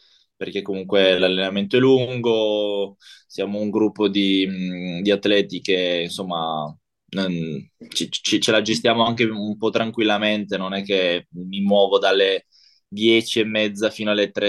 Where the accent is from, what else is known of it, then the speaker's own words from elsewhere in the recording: Trieste, Friuli-Venezia Giulia, Italy; io sono di Trieste e stavo a Udine, quindi a un'oretta di distanza.